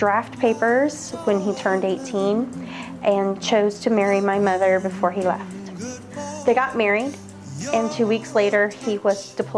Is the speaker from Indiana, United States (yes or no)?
yes; Indiana, United States; born there; I was born in northern Indiana near Chicago.